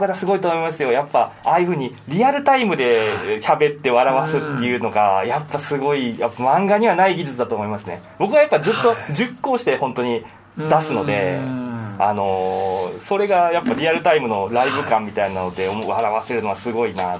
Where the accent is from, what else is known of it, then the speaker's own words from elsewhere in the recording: Osaka, Japan; あのやっぱ大阪出身なんで沖縄のこととかまだわからないこといっぱいあるので、